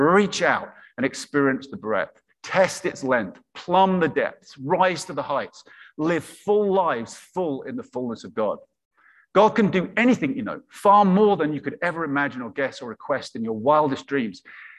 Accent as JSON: {"language": "English", "region": "England", "country": "United Kingdom", "also_born_or_lived": "Cincinnati, United States", "moved": "as an adult", "said": "used to be a pastor in Cincinnati, Ohio, spent some really wonderful 7 years there, and then went back to England, my home country"}